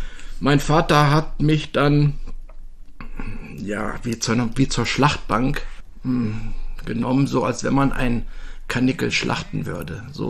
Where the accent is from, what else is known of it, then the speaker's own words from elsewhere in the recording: Düsseldorf, North Rhine-Westphalia, Germany; born there; ich bin 1957 in Düsseldorf geboren worden.